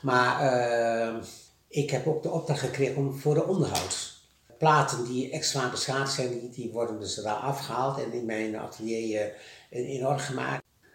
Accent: Gelderland, Netherlands; Dat ik helemaal geen Almeloer ben, want ik kom uit de Achterhoek.

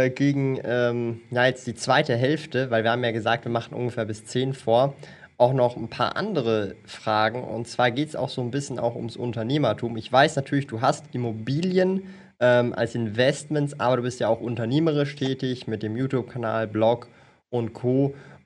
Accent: Switzerland; Also wenn ich sowas in Zürich bekommen würde, ich wär ganz ehrlich dabei.

